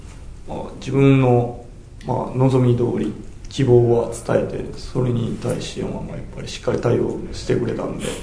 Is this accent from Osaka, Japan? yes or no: yes; Osaka, Japan; あ、大阪です。